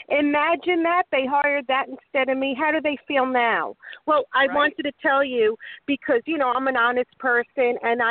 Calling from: Florida, United States; from Florida.

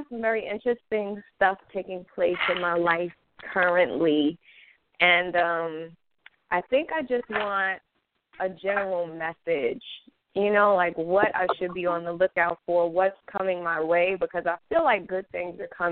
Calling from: New York City, New York, United States; I'm calling from New York City. It's cold and rainy.

